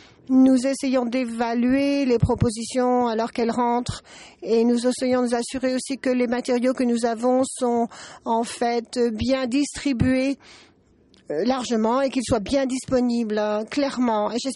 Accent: Portugal; Mais je viens du Portugal

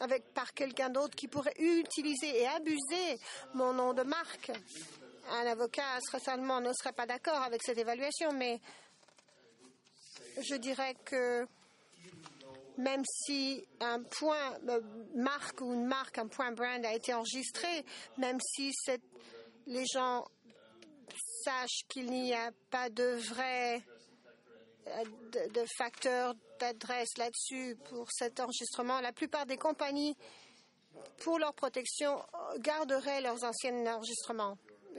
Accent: Senegal; Je suis du Sénégal.

